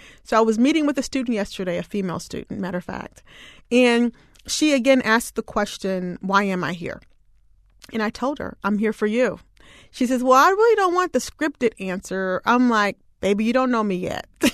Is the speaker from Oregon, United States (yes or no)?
no; Alabama, United States; born there; also born or lived in San Antonio, Texas / Washington, D.C.; So, you know, I was born in Alabama, but I didn't live there my whole life. I've lived in San Antonio three times now.